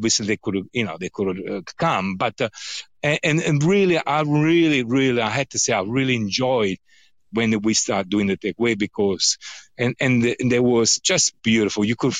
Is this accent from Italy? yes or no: yes; Naples, Campania, Italy; I'm very particular on fry because I'm from Naples, so frittura for us is extremely important.